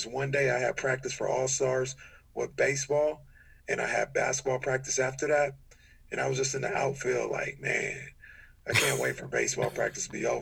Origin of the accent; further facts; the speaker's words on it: California, United States; I grew up right on Florence Road and Havenside.